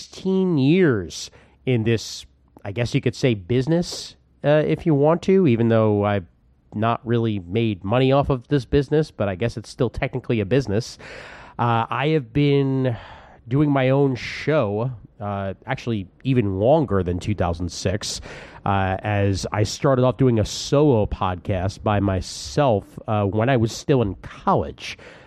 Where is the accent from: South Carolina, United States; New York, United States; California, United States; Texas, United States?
New York, United States; Brooklyn; That's when I started collecting comics on the semi-regular at AAA Comics and Cards in my hometown of Brooklyn, New York.